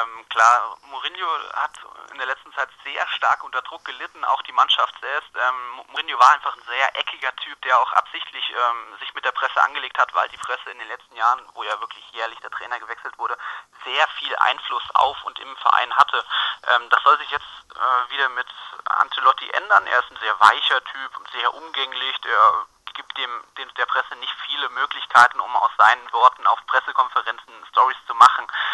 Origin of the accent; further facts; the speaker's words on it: Leonberg, Baden-Württemberg, Germany; now in Nuremberg, Germany; Ursprünglich aus Leonberg bei Stuttgart. Aber ich selbst bin jetzt in Nürnberg.